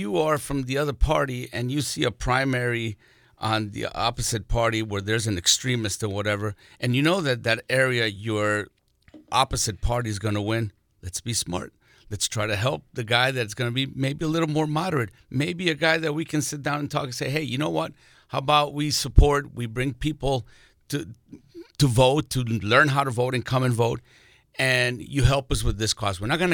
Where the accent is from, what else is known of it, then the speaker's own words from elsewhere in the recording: New York, United States; born there; I was born in New York, served in the military. I'm bilingual.